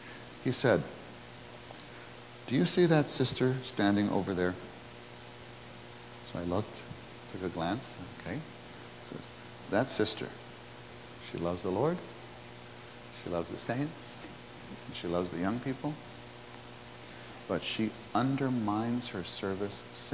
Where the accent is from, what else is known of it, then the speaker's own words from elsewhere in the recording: New York City, New York, United States; I grew up in New York City, and I came to the church life when I was 14.